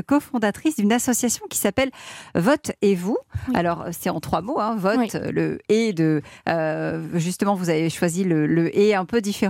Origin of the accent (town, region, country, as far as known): France